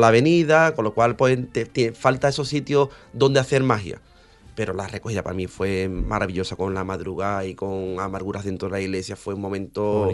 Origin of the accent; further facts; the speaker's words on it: Sanlúcar de Barrameda, Andalusia, Spain; yo soy de Sanlúcar